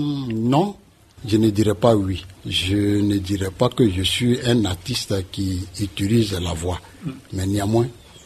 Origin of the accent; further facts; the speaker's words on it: Bas-Sassandra, Côte d’Ivoire; Je suis Bété, originaire de la Nawa. Je viens de la tribu de Kbada, précisément du village de Dabeyrouwa.